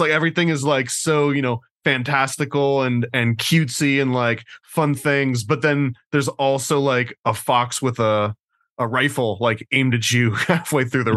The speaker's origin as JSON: {"language": "English", "country": "United States", "said": "I mean, I'm paranoid American, and I'm always big in the conspiracy theories."}